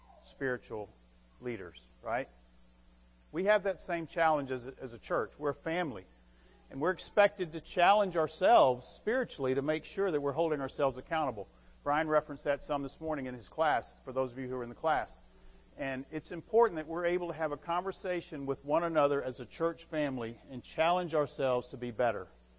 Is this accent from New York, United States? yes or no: no; Alabama, United States; I'm from Alabama. Check.